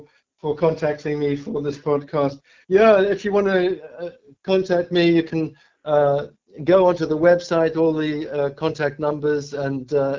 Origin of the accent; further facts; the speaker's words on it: Zambia; because, you know, originally I came from Zambia